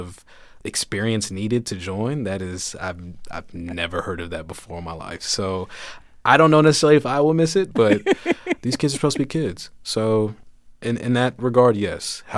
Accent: Dallas, Texas, United States; I come from the South in Dallas, so when I hear bands and I heard that music, that was not what I was expecting.

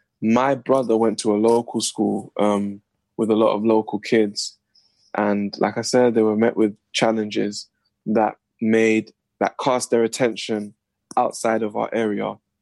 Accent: London, United Kingdom; Well, I grew up in Northwest London on a housing estate called St. Raphael's Estate, close to Wembley.

